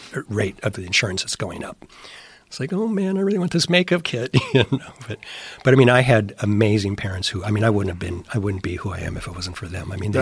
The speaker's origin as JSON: {"language": "English", "town": "Covina", "region": "California", "country": "United States", "tie": "born or raised there", "said": "I grew up in Covina, which is east of, you know, L.A., like 30 or 40 miles, and there wasn't anything film related out there."}